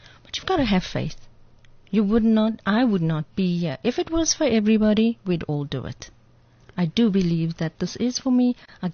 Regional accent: South Africa; I'm South African, born and bred. Why would I not be able to make it?

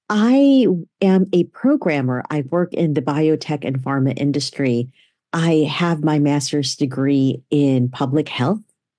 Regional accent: Manila, Metro Manila, Philippines; now in United States; I was born and raised in Manila in the Philippines, and we migrated to the U.S. X number of years ago. It's been quite a thrill to be able to navigate the two kinds of cultures.

